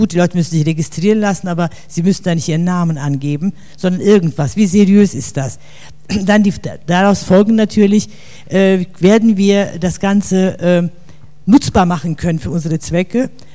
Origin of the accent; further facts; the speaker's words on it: Cologne, North Rhine-Westphalia, Germany; aber ich bin Kölner, deswegen sagen wir